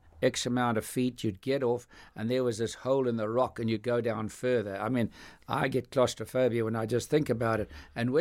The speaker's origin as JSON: {"language": "English", "country": "South Africa", "tie": "born or raised there", "said": "growing up in South Africa was a great privilege. South Africa is the most magnificent country"}